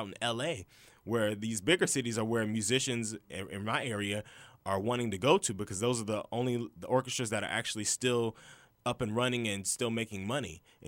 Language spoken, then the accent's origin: English; Charleston, United States; Even in my hometown of Charleston, it just saddens me